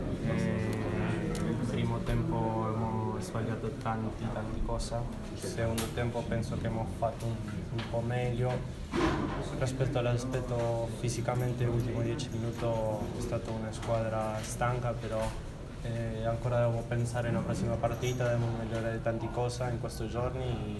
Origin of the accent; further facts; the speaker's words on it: Argentina; Italian is a second language; moved away as an adult; now in Italy; È arrivato da Argentina, io in Argentina non giocavo, qua mi hanno preso